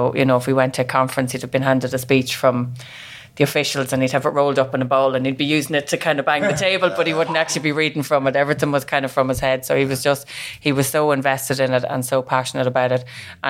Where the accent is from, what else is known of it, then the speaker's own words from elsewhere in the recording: Castletown, Leinster, Ireland; I'm from County Meath. I've lived there all my life. Grew up in a rural part called Castletown, so kind of North Meath.